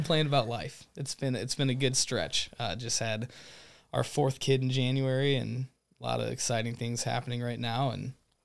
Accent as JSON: {"language": "English", "country": "United States", "tie": "born or raised there", "said": "So I was born and raised in the Quad Cities, jumped around schools growing up there"}